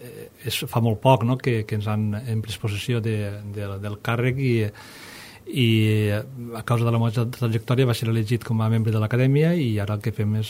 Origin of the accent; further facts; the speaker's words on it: Borriol, Valencian Community, Spain; Personalment he de dir que vaig néixer a Borriol, que és un poble del costat de Castelló, 9 quilòmetres al nord, i el meu any de naixement és 1965. Des de llavors he fet la vida allà, en aquell poble, i actualment encara continuo vivint en aquell poble.